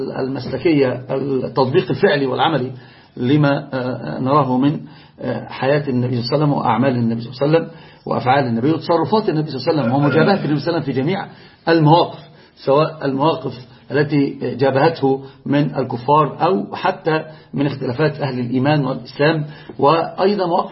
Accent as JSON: {"language": "Arabic", "country": "Morocco", "said": "أنا مغربي ابن يوسف بن تشافين"}